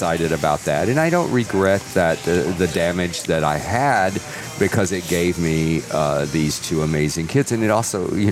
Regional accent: Texas, United States; I'm from Texas, and my dad was my dad was the Southern Baptist preacher.

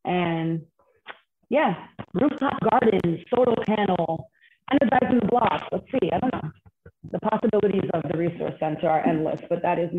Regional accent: Brooklyn, New York, United States; I grew up in Bed-Stuy, Brooklyn. Back before it is what everybody believes it to be now, not the best neighborhood to grow up in as a youth

